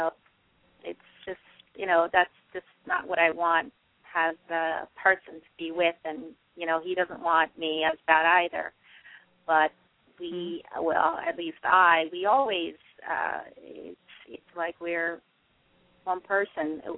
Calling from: New York, United States; New York.

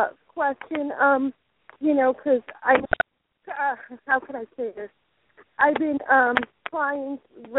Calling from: Florida, United States; Oh, sunny Florida.

